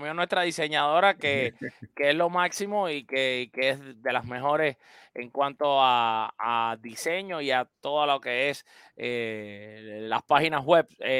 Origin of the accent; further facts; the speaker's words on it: Matanzas, Cuba; Yo soy de Matanza, pero al final, tú sabes, lo más importante es que todos somos cubanos.